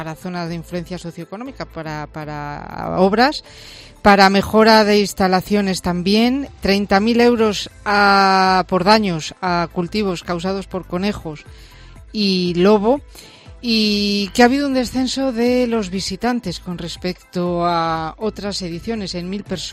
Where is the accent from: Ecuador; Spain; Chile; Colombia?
Spain; Castile and León; Está por mi tierra, iba a decir.